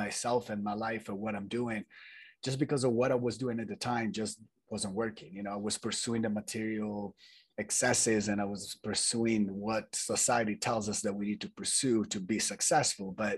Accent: Italy; especially coming from a very Catholic place. You know, I was born and raised in Italy, you know, church, school, church on Sundays, and masses here, masses there, rituals and stuff.

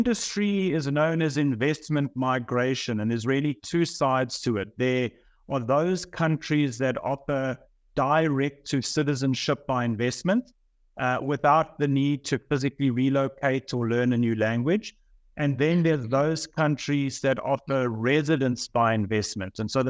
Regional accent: South Africa; moved away as an adult; also born or lived in Singapore; I grew up in South Africa and then made my way through one of the big four tax and accounting firms in Johannesburg.

